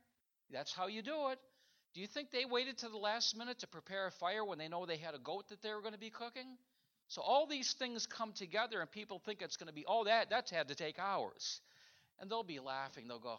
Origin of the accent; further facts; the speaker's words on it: Michigan, United States; I grew up in Michigan where I started to fillet fish